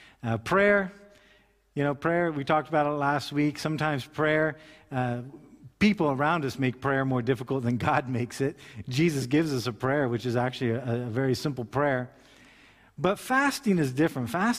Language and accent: English; United States; I come from the United States, as a lot of you know.